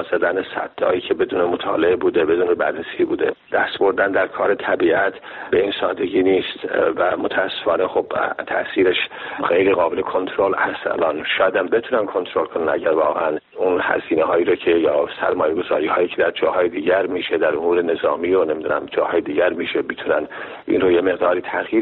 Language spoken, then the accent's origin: Persian; Iran; born there; به خصوص دریاچه که شهر زادگاه من در کنارش هست، دریاچه ارومیه